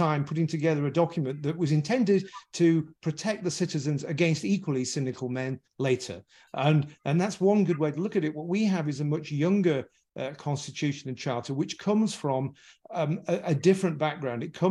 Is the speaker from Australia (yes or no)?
no; England, United Kingdom; coming from an old country, I come from England, obviously, as you can hear.